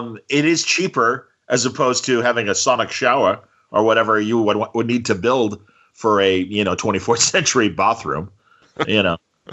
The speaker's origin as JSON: {"language": "English", "region": "England", "country": "United Kingdom", "said": "I know I'm from England."}